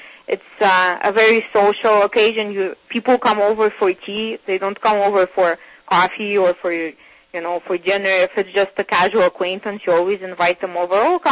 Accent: Siberia, Russia; berries that we grew up with in Siberia.

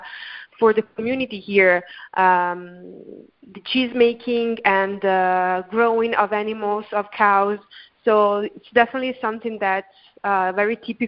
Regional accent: Grigno, Trentino-Alto Adige, Italy; English is a second language; I am in Italy. I'm in North Italy. I am in Grigno, which is my hometown. It's in the province of Trento, so near Lake Garda

